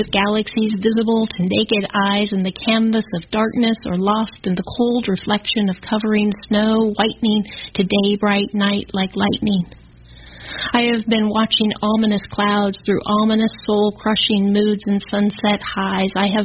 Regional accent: Eskridge, Kansas, United States; I grew up in, I've lived all over the state of Kansas, but I grew up outside of Topeka in a town called Eskridge.

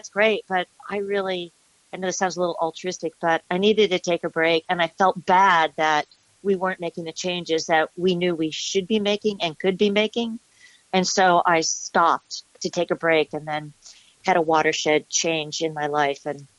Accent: Los Angeles, California, United States; also born or lived in Shaker Heights, Ohio; Well, my parents moved to Los Angeles in 1969. So I did junior high and high school in L.A.

